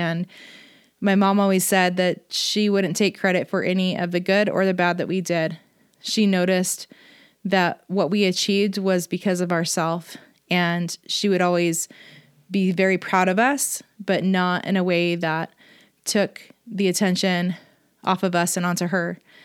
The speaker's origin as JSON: {"language": "English", "region": "California", "country": "United States", "tie": "born or raised there", "lives_now": "Utah, United States", "said": "I grew up in California. I currently live in Utah."}